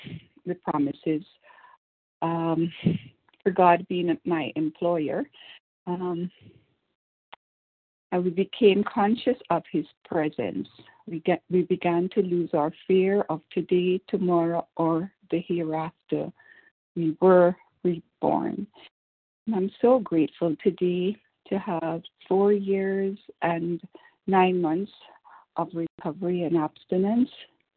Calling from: Ontario, Canada; I am from Ontario, Canada.

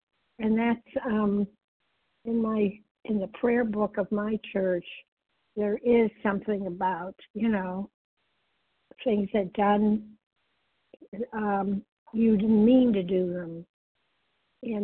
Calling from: Westborough, Massachusetts, United States; Massachusetts, Westboro, Massachusetts.

